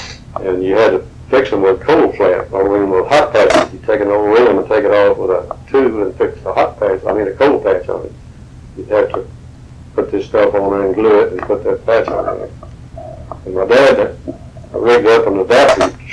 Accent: Bishop, United States; I grew up together in Bishop, and one of them roomed with me as my roommate in Bay University. But anyway, we moved back down to Bishop in 1913.

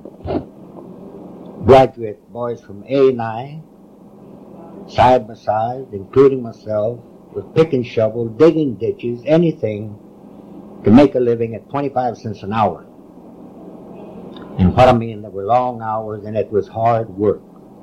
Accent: Mexico; also born or lived in El Paso / Venezuela; now in United States; I was born in El Paso, Texas, reared in Mexico. My education was acquired part in Mexico, Texas, and Venezuela.

